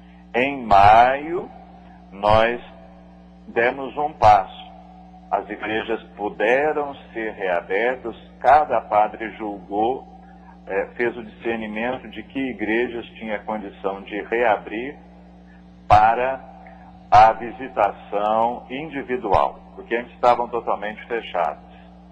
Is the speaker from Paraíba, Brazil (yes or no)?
no; Ouro Fino, Minas Gerais, Brazil; Eu sou mineiro, mas de outras minas. Sou lá do sul de Minas, Ouro Fino.